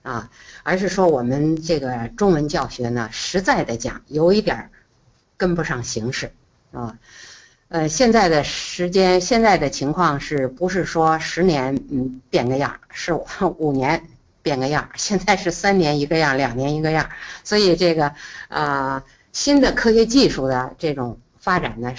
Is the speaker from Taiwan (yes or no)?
no; China; 我们中国人话里头有的词儿啊，英文里没有，